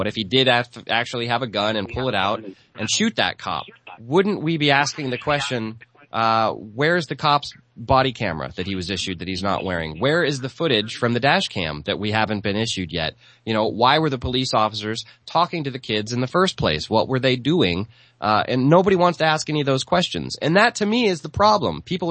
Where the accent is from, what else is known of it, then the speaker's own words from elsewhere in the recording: St. Louis, Missouri, United States; a lot of listeners know I grew up in St. Louis, and I have a lot of friends who live there